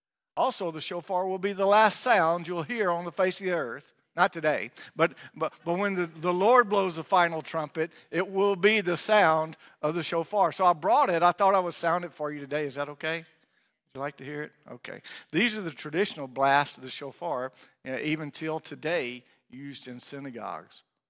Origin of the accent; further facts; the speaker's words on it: Gordo, Alabama, United States; I'm originally from Gordo, Alabama, just down the road.